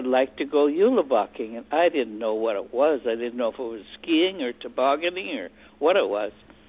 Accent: Minnesota, United States; now in Petersburg, United States; You know, I came from Minnesota, and I was up here in 1947 when I first came up here.

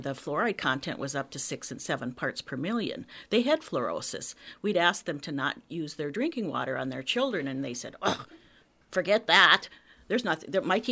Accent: North Dakota, United States; moved away as an adult; now in Petersburg, United States; I came from North Dakota, where fluoride occurs naturally in the water in the community that I grew up in. It was about one part per million. I lived in Western North Dakota prior to moving to Petersburg

